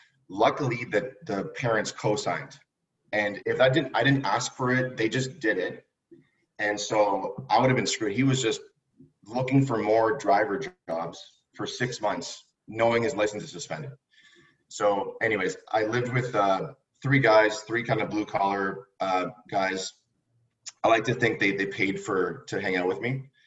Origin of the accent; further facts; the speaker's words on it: Mississauga, Ontario, Canada; Sorry, no, I grew up in Mississauga.